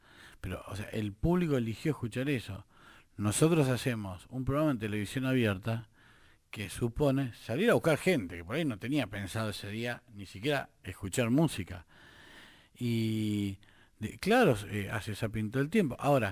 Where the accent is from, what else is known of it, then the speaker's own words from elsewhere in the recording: Rosario, Santa Fe, Argentina; yo soy de Rosario.